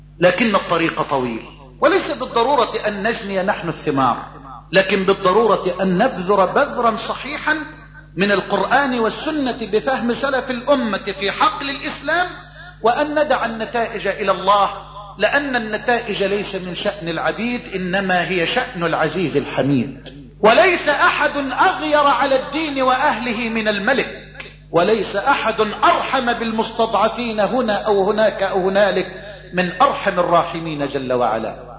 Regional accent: Egypt

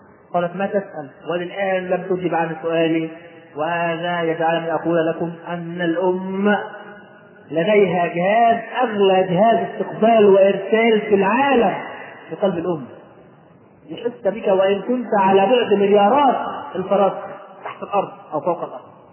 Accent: Egypt; فاضطررت إلى أن أسافر من القاهرة إلى قريتي في شمال مصر

